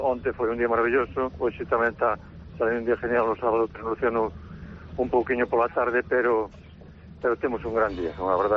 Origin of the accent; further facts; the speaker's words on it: Mondoñedo, Galicia, Spain; un nativo de Mondoñedo, e nacín en Mondoñedo, cría en Mondoñedo